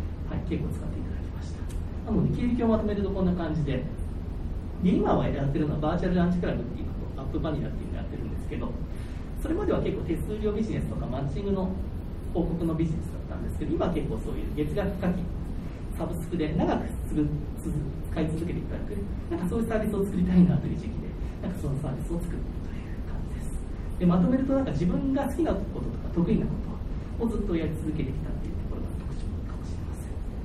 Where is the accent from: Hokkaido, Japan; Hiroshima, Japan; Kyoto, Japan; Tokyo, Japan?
Hiroshima, Japan; born there; 1978年生まれで広島で生まれて